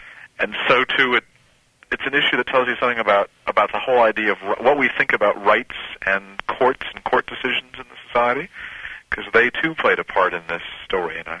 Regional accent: California, United States; in some states like my home state of California, they did pretty well

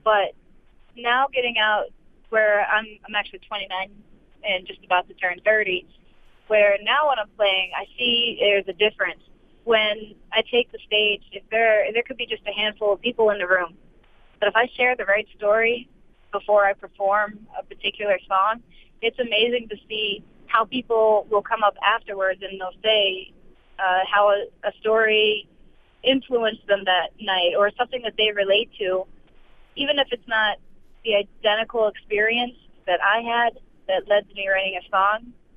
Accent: Pennsylvania, United States; now in Cleveland, United States; Well, I grew up in Pennsylvania. My father's a minister, so we moved just about every 2 to 4 years. For the most part, I was in the Western Pennsylvania.

